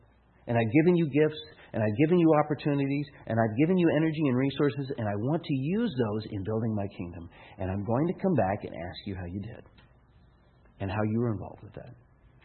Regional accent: Phoenix, Arizona, United States; And I grew up in Phoenix.

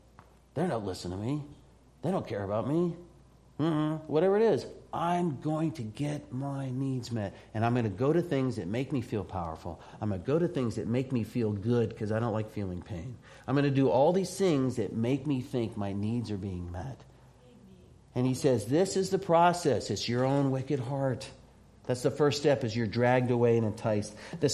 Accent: Arizona, United States; I grew up in Arizona. I didn't really learn how to fish.

